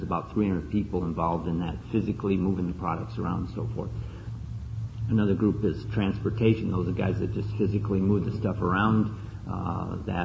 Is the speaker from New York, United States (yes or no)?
no; Wisconsin, United States; I grew up in Wisconsin and got out of high school in 1964.